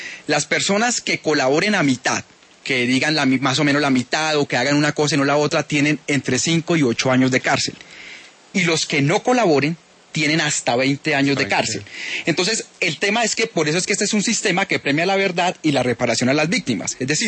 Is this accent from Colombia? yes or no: yes; Colombia; yo soy un colombiano